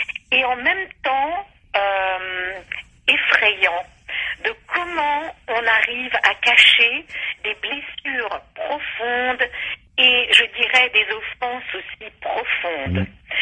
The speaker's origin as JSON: {"language": "French", "town": "Casablanca", "region": "Casablanca-Settat", "country": "Morocco", "tie": "born there", "said": "Moi je suis née à Casablanca, comme vous le savez, quoique mes parents bien sûr parlaient français, le français quand même était établi dans notre famille, mais quand même, moi j'avais une grand-mère qui me parlait en arabe"}